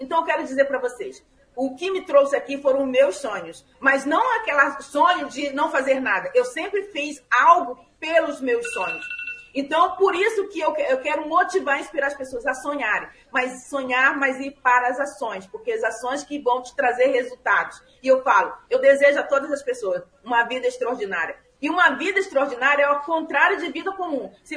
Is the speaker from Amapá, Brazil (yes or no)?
yes; Macapá, Amapá, Brazil; born there; now in Rio de Janeiro, Brazil; eu sou filha do Norte, nasci em Macapá, vim para o Rio de Janeiro atrás de um sonho